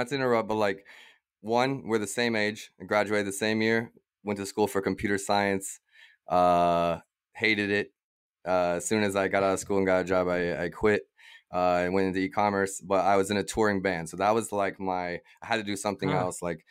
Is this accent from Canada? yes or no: yes; Canada; born there; I was born in Canada. Maybe I didn't grow up there